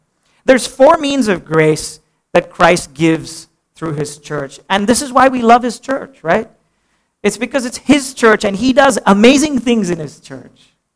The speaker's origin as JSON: {"language": "English", "town": "Pune", "region": "Maharashtra", "country": "India", "tie": "born or raised there", "said": "I grew up in Pune"}